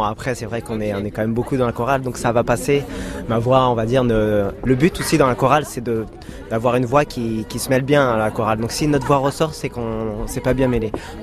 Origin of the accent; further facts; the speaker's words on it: Paris, Île-de-France, France; je viens de Paris, donc il y aura toute ma famille.